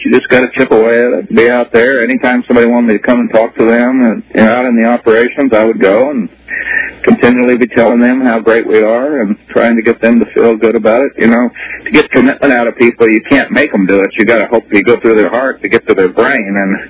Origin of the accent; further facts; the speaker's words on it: Oklahoma, United States; And I grew up in Oklahoma. It's kind of everybody's pretty authentic down there, and I just have a style.